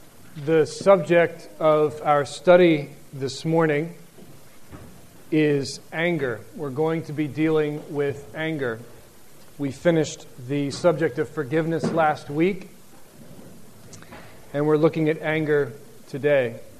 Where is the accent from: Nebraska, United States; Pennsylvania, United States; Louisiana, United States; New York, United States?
Pennsylvania, United States; I'll never forget, I grew up in Pennsylvania, and so in the United States, and so in the winter, it would often regularly be below freezing when I went to school in the wintertime.